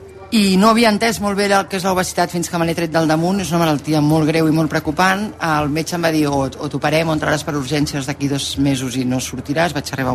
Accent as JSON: {"language": "Catalan", "town": "Albons", "region": "Catalonia", "country": "Spain", "tie": "born or raised there", "said": "Portar-nos en un poble de l'Empordà absolutament extraordinari, que és el meu poble, que es diu Albons"}